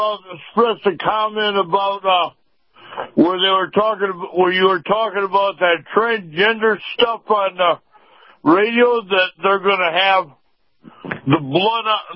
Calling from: Sandusky, Ohio, United States; from Sandusky.

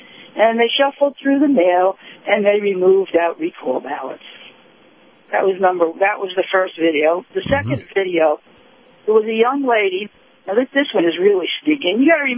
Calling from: Sarasota, Florida, United States; Good morning, Captain. … from Sarasota.

